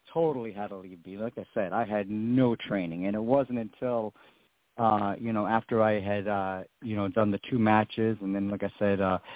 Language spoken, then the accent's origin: English; Rhode Island, United States; And I found a really good school back in my home state of Rhode Island at the time.